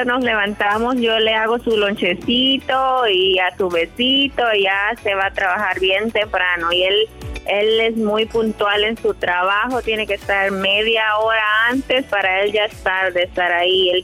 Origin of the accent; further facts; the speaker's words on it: El Salvador; moved away as an adult; now in United States; yo soy de El Salvador y dije un día yo voy a estar en los Estados Unidos y pues mi papá me trajo cuando tenía 18 años